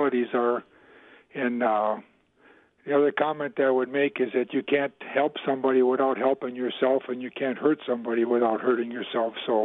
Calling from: Monona, Wisconsin, United States; Hi. I'm calling from Monona

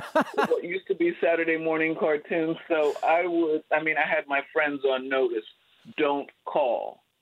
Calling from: Martha's Vineyard, Massachusetts, United States; I'm calling from Martha's Vineyard, and I live across the street from a park where they have an annual basketball tournament complete with loudspeakers.

